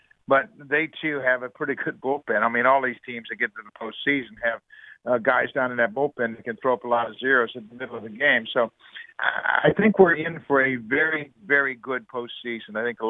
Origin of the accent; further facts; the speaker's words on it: California, United States; And Dusty and I grew up together out in California